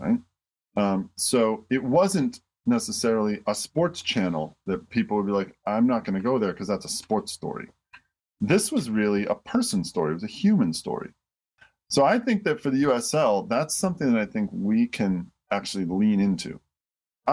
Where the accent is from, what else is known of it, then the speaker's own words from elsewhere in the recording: Detroit, Michigan, United States; because we grew up in Detroit, so we used to get CBC